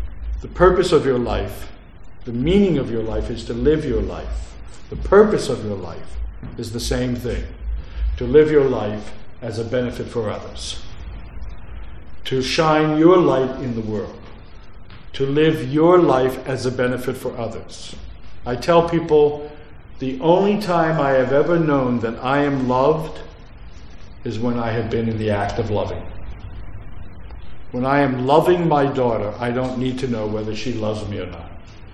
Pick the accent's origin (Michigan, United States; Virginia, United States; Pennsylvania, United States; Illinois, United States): Pennsylvania, United States; Philadelphia; born there; also born or lived in New Jersey; I was born in Philadelphia. My mother's family, who is the Sicilian, was born, raised in South Philly, and then we moved to New Jersey, and I love the city a lot.